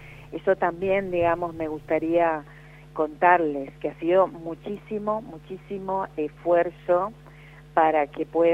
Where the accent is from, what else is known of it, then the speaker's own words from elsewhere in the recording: Santiago del Estero, Argentina; now in Córdoba, Argentina; Sí, yo soy santiagueña, sí, soy nacida y malcriada en Santiago del Estero.